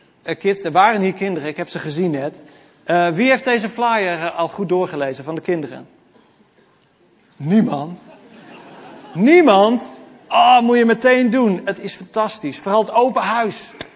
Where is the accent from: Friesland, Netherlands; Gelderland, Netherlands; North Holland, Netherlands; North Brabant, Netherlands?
Friesland, Netherlands; Harlingen; tenzij je net zoals ik uit Harlingen komt. Eén keer per jaar kwam het programma bij ons in Harlingen op de deurmat van de visserijdagen.